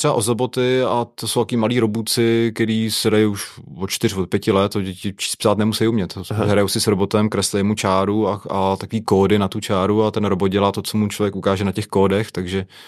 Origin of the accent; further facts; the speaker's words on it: Pardubice, Pardubice Region, Czechia; v Pardubicích, odkud pocházím a mám dvě děti